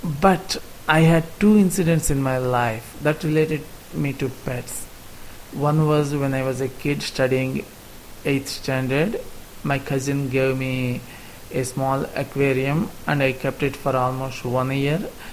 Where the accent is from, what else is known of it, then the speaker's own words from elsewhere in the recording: India; English is a second language; and I am from India.